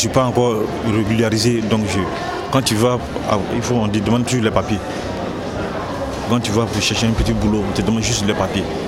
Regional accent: Côte d’Ivoire; now in France; Je suis migrant, je viens de la Côte d'Ivoire.

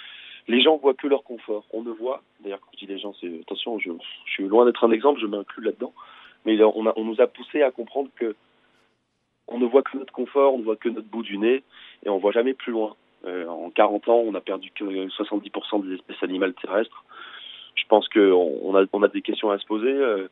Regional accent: Auvergne-Rhône-Alpes, France; Moi, je viens d'Ardèche, donc pour le coup. J'étais souvent avec mon père dans les champs

